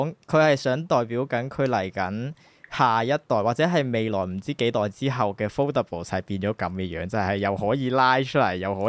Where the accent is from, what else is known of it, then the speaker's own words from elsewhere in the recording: Hong Kong; 切合翻我哋香港人嘅用语。